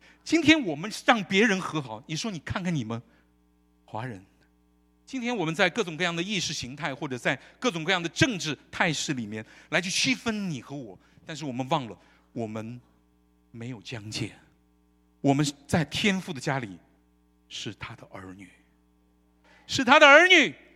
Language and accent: Chinese; China; 我是来自中国的基督徒，我再说一遍，我是来自中国的基督徒。我是基督徒，才是我是中国。